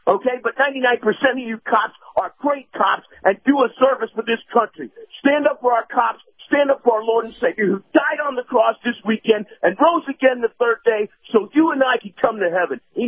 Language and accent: English; Bronx, New York, United States; born there; I was born in the Bronx, doggone it.